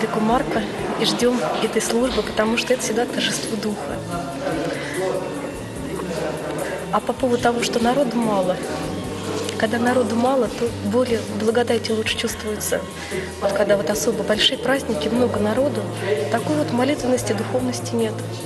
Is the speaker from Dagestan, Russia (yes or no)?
no; Ryazan, Ryazan Oblast, Russia; потому что я еще воспитывалась в Рязани